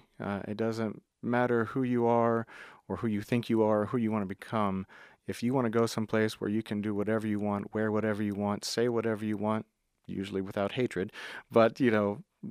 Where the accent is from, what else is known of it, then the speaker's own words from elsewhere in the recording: Texas, United States; now in Austin, United States; Born and raised in Texas. I spent the majority of my life in the Dallas area. And before we hit the road, we stayed a good 3 years in Austin.